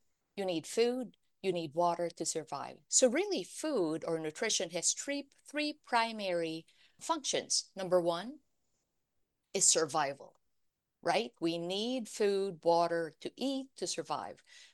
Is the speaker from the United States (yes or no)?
yes; Arizona, United States; I'm from Arizona. So we use this in a lot of our hospitals in Arizona.